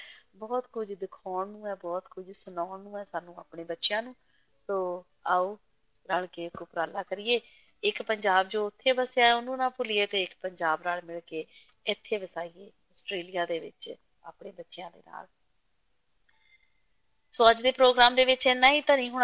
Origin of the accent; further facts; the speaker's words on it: Punjab, India; now in Australia; ਇਹ ਸਭ ਕੁਝ ਮੈਂ ਆਸਟ੍ਰੇਲੀਆ ਬੈਠੀ ਬਸ ਚੰਦ ਤਾਰਿਆਂ ਨੂੰ ਪੁੱਛ ਲੈਂਦੀ ਹਾਂ, ਕਿਉਂਕਿ ਜੀ ਇਹ ਨੀ ਬਦਲੇ ਜਿਵੇਂ ਬਚਪਨ ਚ ਦੇਖਦੀ ਸੀ, ਜਿਉਂ ਦੇ ਤਿਉਂ ਚਮਕਦੇ ਨੇ ਤੇ ਮੈਨੂੰ ਤਰਵਾਸ ਦੇ ਛੱਡਦੇ ਨੇ। ਨਹੀਂ ਤਾਂ ਮੇਰੇ ਵਰਗੇ ਪੰਜਾਬ ਤੋਂ ਆਏ ਕਈ ਕਹਿੰਦੇ ਨੇ